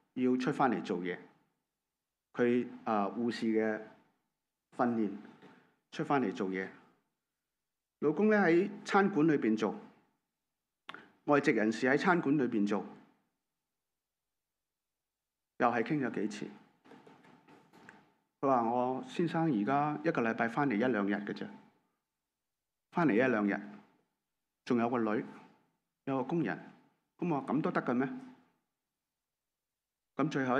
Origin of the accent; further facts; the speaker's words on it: Hong Kong; 所以平均来说我们作为香港人排在86